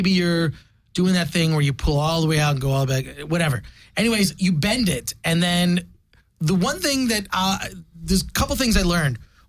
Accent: Midwest, United States; because I grew up in the Midwest where people are

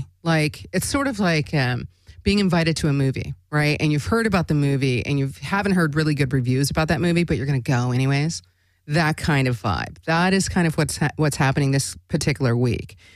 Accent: Alaska, United States; So as you know, I'm from Alaska. I grew up in Alaska.

